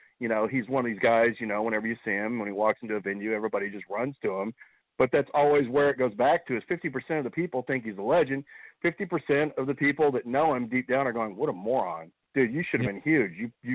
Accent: Dallas, Texas, United States; I just said … from Dallas.

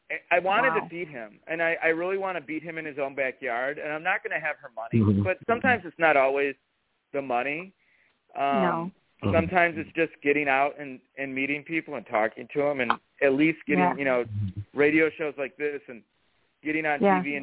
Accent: Macomb, Michigan, United States; So, you know, I grew up in Macomb. I know Macomb, you know, it's overly a working class community

